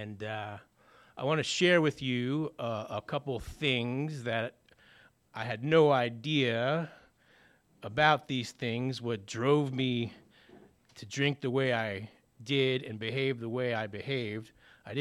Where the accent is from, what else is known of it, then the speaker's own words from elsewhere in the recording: New Jersey, United States; I'm not from around here. I'm from New Jersey.